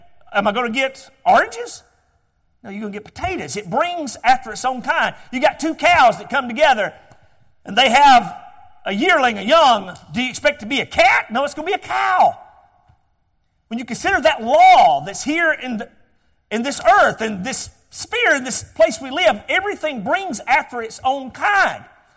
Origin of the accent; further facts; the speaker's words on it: Georgia, United States; I was raised there in Northeast Georgia. When they cut the railroad track through my papa's property, they had dynamite some mountains.